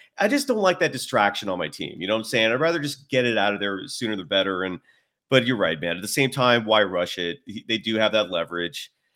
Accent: California, United States; I'm a Californian, man. That's cold.

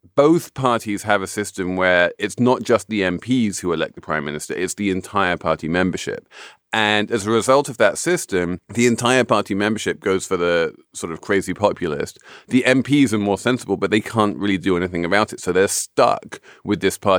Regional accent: United Kingdom; of Axios. I am a Brit.

